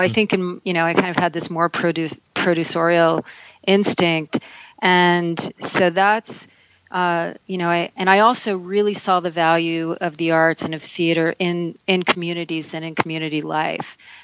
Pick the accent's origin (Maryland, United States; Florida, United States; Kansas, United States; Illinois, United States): Maryland, United States; Baltimore; I am from Baltimore.